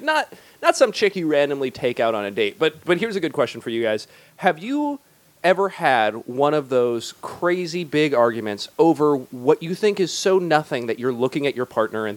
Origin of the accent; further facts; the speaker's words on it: California, United States; But for the most part, if you're growing up in Southern California, we're like, hey.